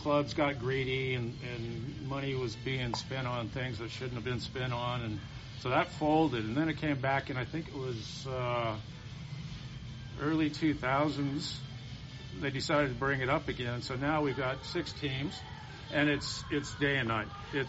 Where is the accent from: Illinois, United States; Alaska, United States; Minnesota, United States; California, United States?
California, United States; Fresno; all the stadiums growing up in Fresno